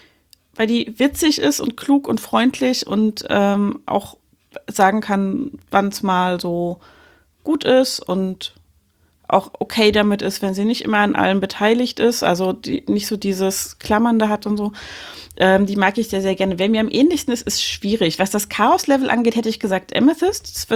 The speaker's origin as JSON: {"language": "German", "town": "Erfurt", "region": "Thuringia", "country": "Germany", "also_born_or_lived": "Stuttgart", "said": "ansonsten bin ich ursprünglich aus Erfurt, habe mal einen Abstecher nach Stuttgart gemacht"}